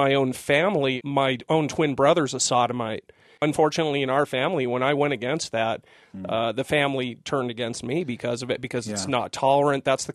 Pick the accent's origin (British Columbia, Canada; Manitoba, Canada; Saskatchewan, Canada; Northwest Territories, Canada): British Columbia, Canada; Vancouver; I grew up in Vancouver, and initially in the West Vancouver area